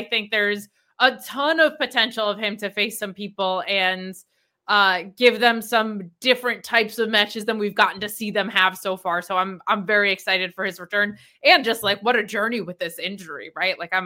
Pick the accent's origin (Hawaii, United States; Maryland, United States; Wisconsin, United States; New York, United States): New York, United States; I don't know if it's just because I'm from New York